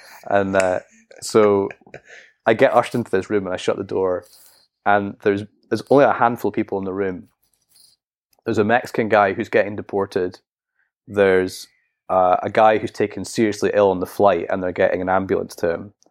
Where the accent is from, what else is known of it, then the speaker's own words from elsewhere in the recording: Scotland, United Kingdom; well, I'm Scottish. And when you get married in Scotland, you wear kilts.